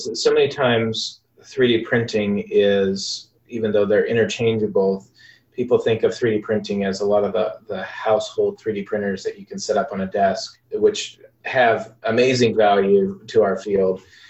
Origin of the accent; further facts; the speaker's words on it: Ecuador; So I grew up in Ecuador, South America